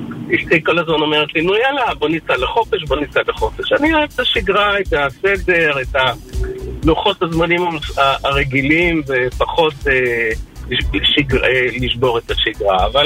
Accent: Bat Yam, Tel Aviv District, Israel; נולדתי בבת ים, ואני רגיל לים, אז אולי בגלל זה.

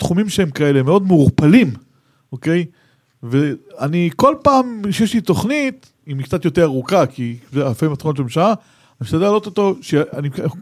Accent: Bnei Brak, Tel Aviv District, Israel; אני דוס מבני ברק

